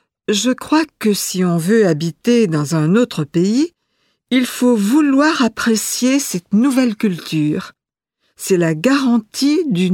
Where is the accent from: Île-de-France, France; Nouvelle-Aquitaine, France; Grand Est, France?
Grand Est, France; now in Canada; Je suis originaire de l'Alsace, en France.